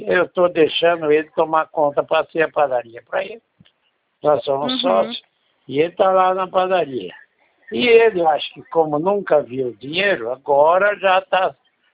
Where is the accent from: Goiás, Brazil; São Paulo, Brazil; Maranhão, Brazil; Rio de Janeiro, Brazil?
São Paulo, Brazil; Bauru; Eu sou aqui de Bauru.